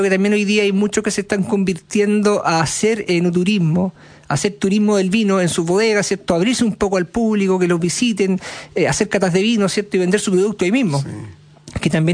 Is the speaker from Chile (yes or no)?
yes; Chile; nosotros como chilenos, como consumidores